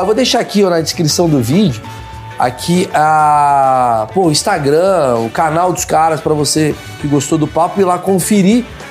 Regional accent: Rio de Janeiro, Brazil; now in São Paulo, Brazil; Eu sou carioca, eu tô morando em São Paulo. Eu moro em São Paulo há, porra, 25 anos.

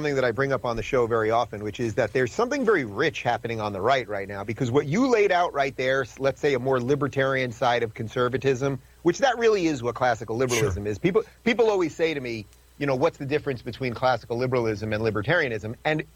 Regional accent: New York, United States; I had been a lefty most of my life, but I was really an old school liberal. I'm from New York.

